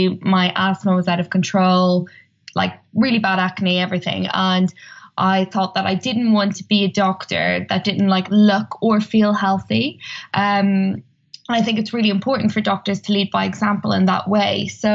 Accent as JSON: {"language": "English", "town": "Dundalk", "region": "Leinster", "country": "Ireland", "tie": "born or raised there", "moved": "as an adult", "said": "So I grew up in Dundalk, County Louth. So I'm an Irish lass. And then when I was 18, I moved to Wales to study medical sciences."}